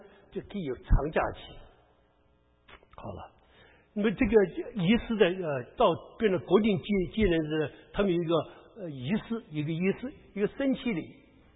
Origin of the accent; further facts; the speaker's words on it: China; 就我们中国人可怜不了